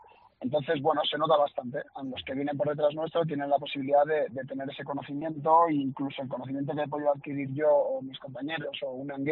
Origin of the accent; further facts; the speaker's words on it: Basque Country, Spain; Del equipo nacional y de los que corremos en Copa del Mundo, la mayoría somos vascos.